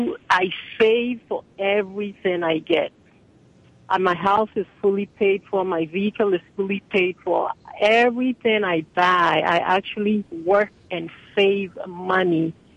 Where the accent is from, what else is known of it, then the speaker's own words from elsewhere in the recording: Ghana; when you're not from here, because I'm originally from Ghana.